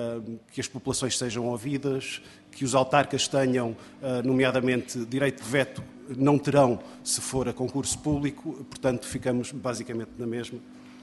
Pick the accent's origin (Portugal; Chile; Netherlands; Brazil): Portugal; Beira; now in Minho, Portugal; eu não sou minhoto, eu sou beirão, estou no Minho há 5 anos, mas creio que já posso dizer que sou minhoto. Por afinidade, por escolha, melhor, por escolha, sou minhoto por escolha.